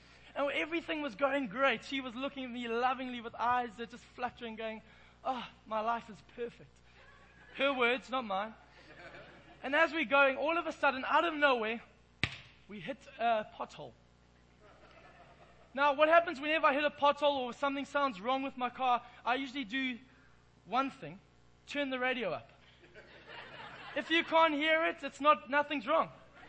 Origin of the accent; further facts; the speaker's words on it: England, United Kingdom; Even more than that is she comes from quite a strong Afrikaans family, and I'm an Englishman.